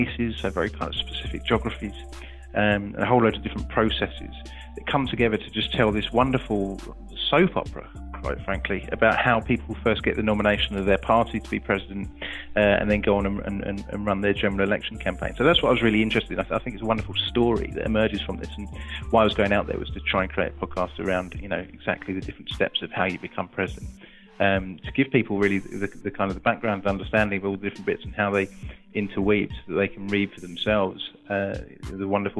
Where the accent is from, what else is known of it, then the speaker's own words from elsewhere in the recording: England, United Kingdom; you experience as being an Englishman abroad there.